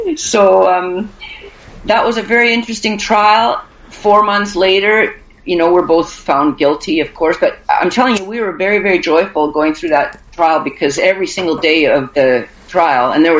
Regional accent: Canada; I'm a free woman. I'm a Canadian.

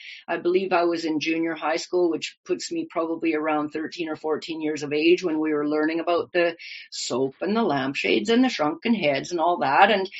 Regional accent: Canada; here I am coming from German immigrant parents growing up in Canada

